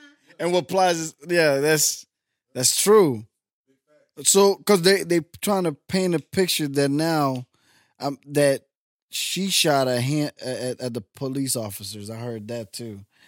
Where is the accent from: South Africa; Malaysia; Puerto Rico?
Puerto Rico; now in United States; I live in Florida, I live in PA, and I'm originally from Puerto Rico, but I'm just saying, like, I never experienced racism until so much until I moved to Texas.